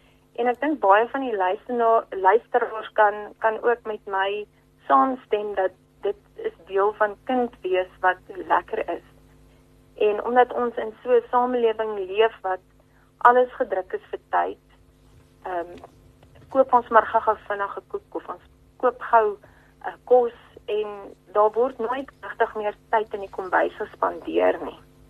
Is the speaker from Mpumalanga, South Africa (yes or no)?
yes; Stofberg, Mpumalanga, South Africa; My pa en ma het hulle hele lewe deur geboer op Stofberg. En ek het groot geword op Stofberg. En ek en my man het albei skool gegaan op Laerskool Laersdrift. En na skool het ek Middelburg Hoërskool toe gegaan